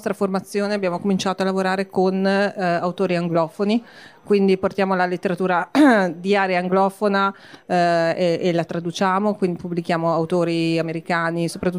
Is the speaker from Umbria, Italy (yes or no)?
no; Milan, Lombardy, Italy; Padova è un po' anche una mia città, ho tanti amici qua, ho parenti, ho tutti, noi siamo di Milano